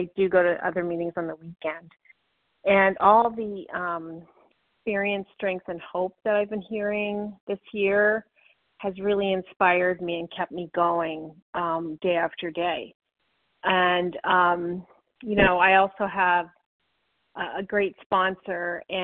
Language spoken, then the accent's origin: English; Vermont, United States; I'm from Vermont